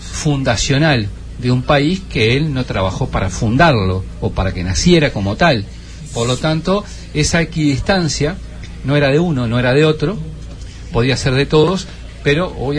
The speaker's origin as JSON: {"language": "Spanish", "town": "Las Piedras", "region": "Canelones", "country": "Uruguay", "said": "yo, como soy de Las Piedras"}